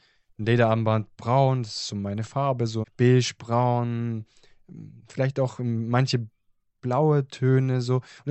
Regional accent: Germany; German is a second language; also born or lived in Italy; ich bin in Italien geboren, war dann kurzzeitig in Deutschland nach der Geburt, dann wieder in Italien und erst mit 6 Jahren dann quasi offiziell dauerhaft in Deutschland.

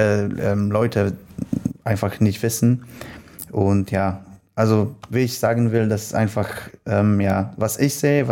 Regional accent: Poland; German is a second language; also born or lived in Germany; ich bin in Deutschland geboren, aber wenn ich 5 Jahre alt hätte, dann meine Eltern haben nach Polen gefahren, da eine Firma geöffnet und ja, aber ich spreche nicht nur Deutsch, ich kann Tschechisch, Russisch

